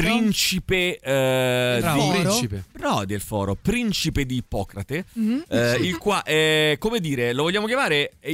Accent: Foligno, Umbria, Italy; Sono di Foligno, io sono di Foligno.

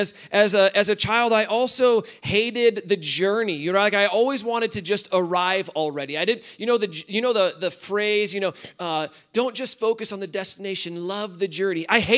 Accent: Iowa, United States; I grew up in Iowa. I always say Iowa is a great place to be from. Really happy to be in Colorado now, but Iowa's a great place to be from.

